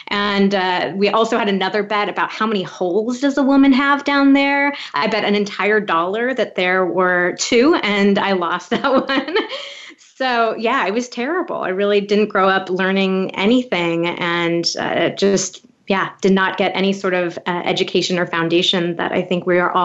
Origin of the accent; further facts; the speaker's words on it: California, United States; I grew up in California, so it was pretty liberal